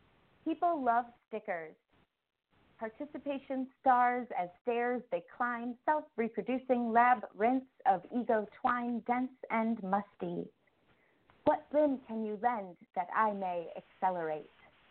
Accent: Toledo, Ohio, United States; I hail from Ohio.

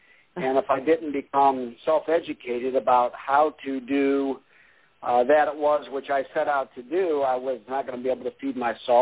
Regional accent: Ohio, United States; I was born and raised in Ohio, but had very little interest in education until I became an adult.

